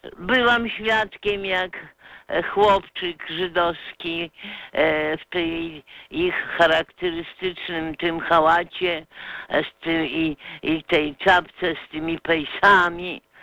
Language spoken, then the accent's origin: Polish; Grodno, Grodno Region, Belarus; Pochodzę z Grodna, proszę panów. To było miasto w nieomalże 60% zamieszkałe przez Żydów.